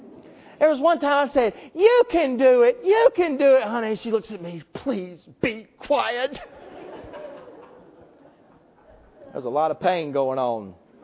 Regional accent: Greenwood, South Carolina, United States; born there; it just so happens that 37 years ago today, I was born in Greenwood, South Carolina.

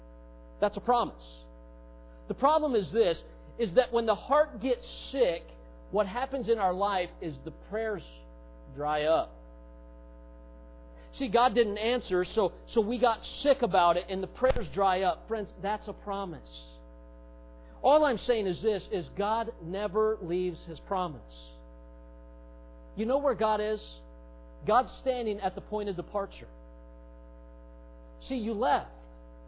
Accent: Charleston, South Carolina, United States; I got burdened at my hometown in Charleston, South Carolina, where I had moved for a few years underneath Dennis Clemens.

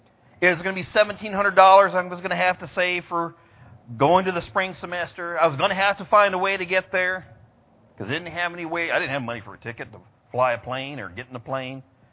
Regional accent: California, United States; I'm from California. I'm in this strange new place.

